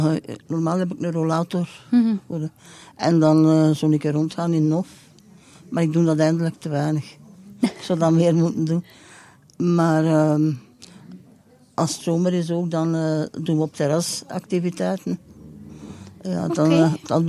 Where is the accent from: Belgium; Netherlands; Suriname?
Belgium; Geraardsbergen, Flanders; Ik kom oorspronkelijk uit Gerardsbergen.